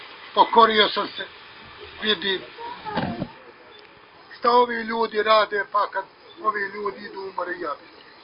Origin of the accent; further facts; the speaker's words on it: Herzegovina, Bosnia & Herzegovina; Iz Hercegovine sam došao ovdje da posjetim ovaj naš Hristovi hram